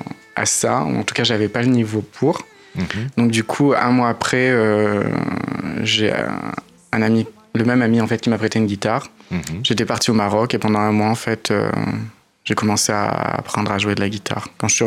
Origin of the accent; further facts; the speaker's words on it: Clermont-Ferrand, Auvergne-Rhône-Alpes, France; born there; Mm-hmm. Je suis né à Clermont-Ferrand.